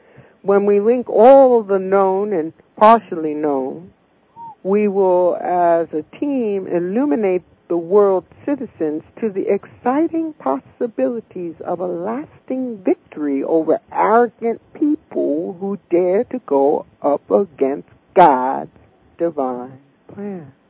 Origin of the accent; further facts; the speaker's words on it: Englewood, New Jersey, United States; Now, I grew up in Englewood.